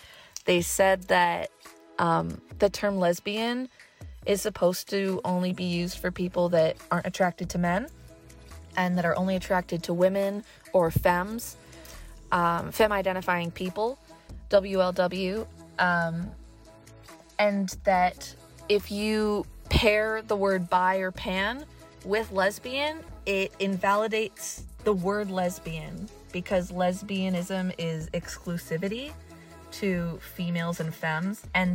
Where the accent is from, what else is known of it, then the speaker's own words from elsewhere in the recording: Canada; I am 23 and I am from Canada.